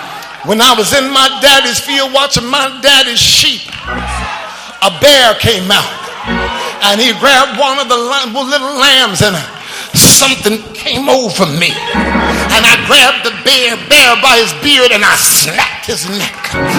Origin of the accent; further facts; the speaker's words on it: New York, United States; Now, I'm from New York.